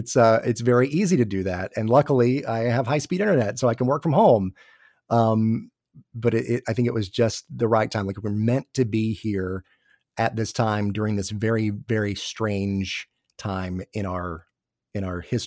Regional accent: Atlanta, Georgia, United States; also born or lived in New York; I had been in New York for like 10 years. I grew up in the Atlanta area. My family's all here.

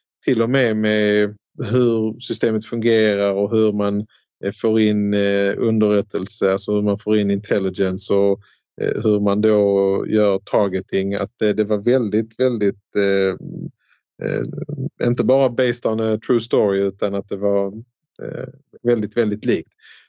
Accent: Sweden; och som svensk förstår man ju lite norska och danska.

